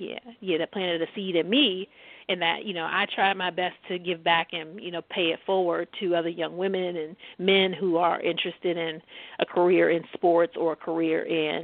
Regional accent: Maryland, United States; I said, well, I visit Maryland all the time to come hom

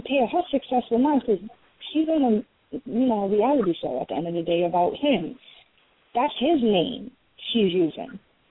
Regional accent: Philippines; And also the Philippines, you know, because that's my country. I'm Filipino, Dominican, and West Indian, so I know what's going on in my country.

